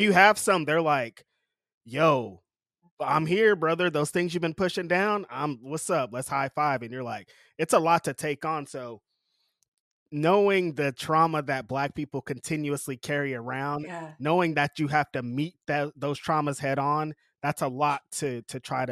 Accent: Bakersfield, California, United States; Cause like I said, I grew up in Bakersfield

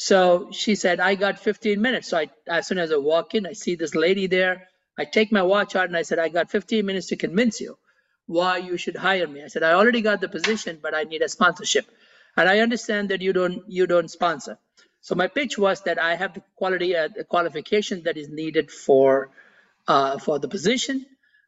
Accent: Mumbai, Maharashtra, India; now in United States; So I'm from Mumbai in India, and it's about between 16 and 18 hour flight to the US to land in New York.

